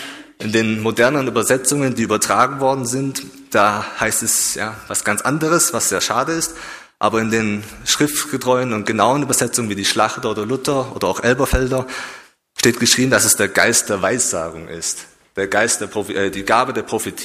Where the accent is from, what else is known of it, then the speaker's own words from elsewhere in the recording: Austria; Bei uns in Österreich ist es noch nicht so.